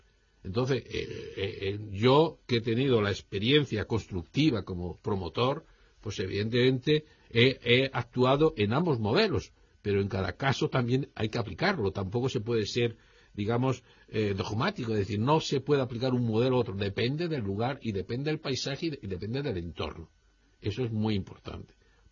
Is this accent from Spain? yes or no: yes; Spain; Somos maravillosos los españoles.